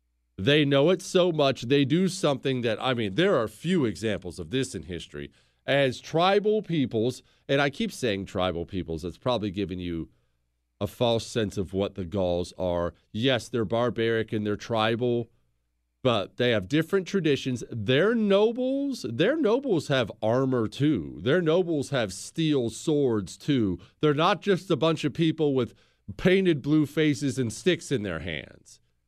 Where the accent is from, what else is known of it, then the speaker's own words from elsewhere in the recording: United States; Maybe it's because I'm an American.